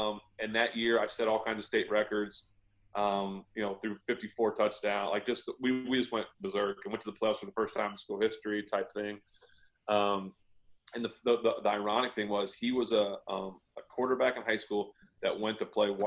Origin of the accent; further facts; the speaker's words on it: Ohio, United States; I grew up in Ohio, obviously